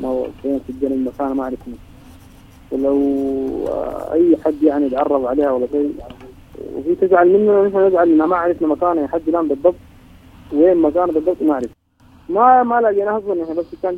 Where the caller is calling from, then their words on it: Omdurman, Khartoum, Sudan; من منطقة أم درمان من بلد العاشرة